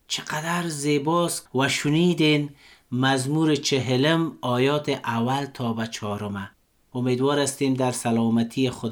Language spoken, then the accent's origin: Persian; Afghanistan; ما شما افغان هستیم،